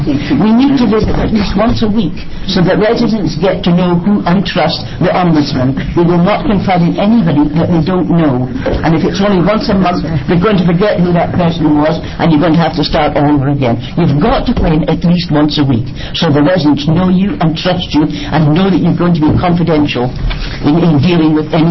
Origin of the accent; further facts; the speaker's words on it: Scotland, United Kingdom; Well, I was brought up in Scotland